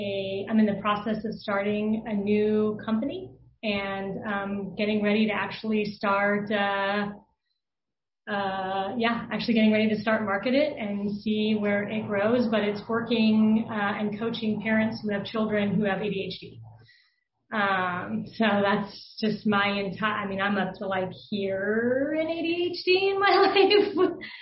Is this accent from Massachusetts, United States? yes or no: no; Long Beach, California, United States; from Long Beach, California. I actually used to live in Los Feliz for a minute